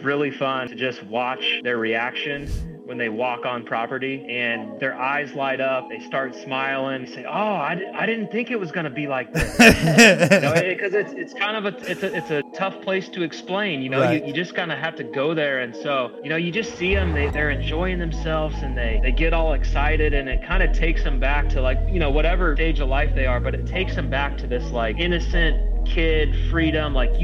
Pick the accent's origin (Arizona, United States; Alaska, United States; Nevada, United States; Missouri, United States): Missouri, United States; Kansas City; So, like you said … I grew up in Kansas City, which is the headquarters of Chicken and Pickle.